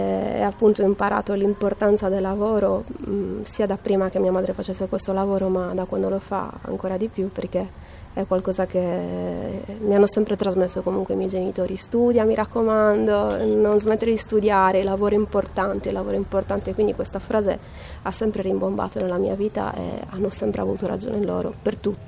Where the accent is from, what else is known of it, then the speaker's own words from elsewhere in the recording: Sardinia, Italy; now in Turin, Italy; sto lavorando a un progetto nuovo su a Torino, infatti sono una sarda emigrata verso il nord